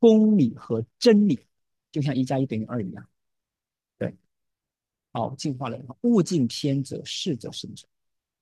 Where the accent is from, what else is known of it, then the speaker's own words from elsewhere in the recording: China; 宿命的啊，我们中国人最常说，这就是命，对吧？